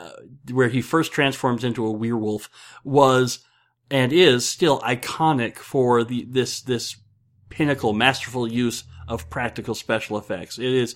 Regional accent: Nebraska, United States; No offense to anyone from Iowa. I'm from Nebraska. We got less people than you

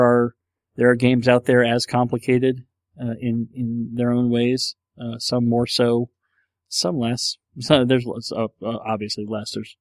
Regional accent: New England, United States; also born or lived in upstate New York, United States; Well, I'm not from Boston, but I am from New England. I did live in upstate New York for 9 years at different times.

